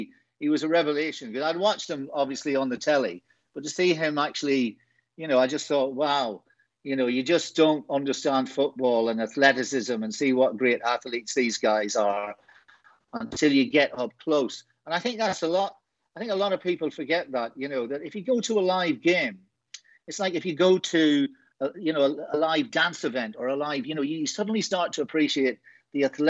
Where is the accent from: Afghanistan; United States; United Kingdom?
United Kingdom; Enniskillen, Northern Ireland; a lot of my hometown of Inniskillen